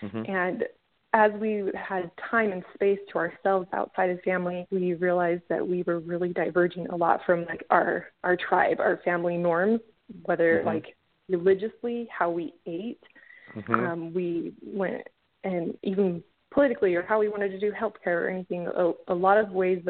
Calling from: Utah, United States

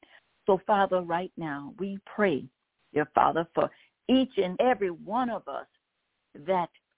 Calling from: Baton Rouge, Louisiana, United States; I'm calling from Baton Rouge, Louisiana, and I am the host.

